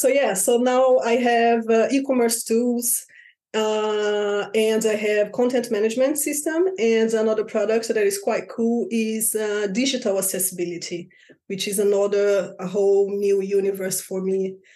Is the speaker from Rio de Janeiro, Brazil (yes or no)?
yes; Rio de Janeiro, Brazil; moved away as an adult; now in London, United Kingdom; So that was my goal back in Brazil. I'm from Rio de Janeiro.